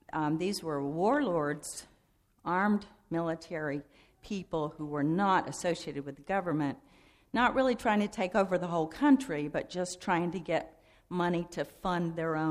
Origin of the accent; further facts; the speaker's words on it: North Carolina, United States; I grew up in North Carolina in an assembly there, and went to Wheaton College